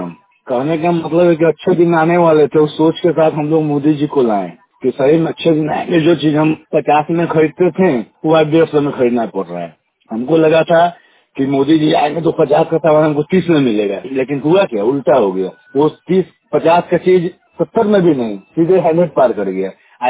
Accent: Sonpur, Bihar, India; मैं सोनपुर का ही रहने वाला हूँ।

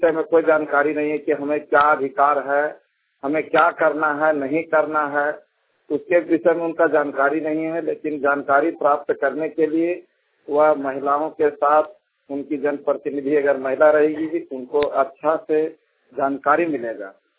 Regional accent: Dadi, Jharkhand, India; ग्राम डाड़ी का निवासी हूँ। डाड़ी पंचायत अंतर्गत मेरा गांव पड़ता है, सिमरिया प्रखंड का रहने वाला हूँ। चतरा जिला मेरा पड़ता है

